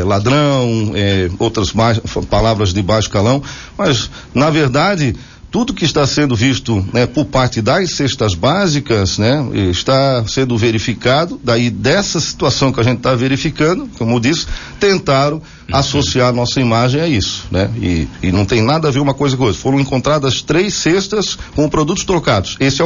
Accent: Brusque, Santa Catarina, Brazil; uma pessoa que sou do município de Brusque

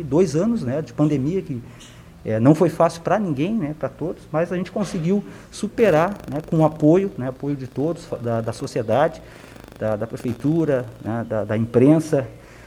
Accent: Rio Grande do Sul, Brazil; born there; Então, tive sorte de vir para cá. Digo que nasci no Rio Grande do Sul, mas levo no coração a minha segunda cidade.

